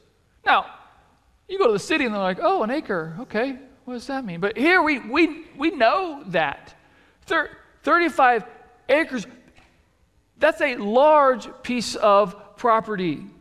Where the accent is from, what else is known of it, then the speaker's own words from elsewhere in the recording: Nebraska, United States; I grew up in Nebraska. And I grew up in the 90s in Nebraska, which was like peak Nebraska football era.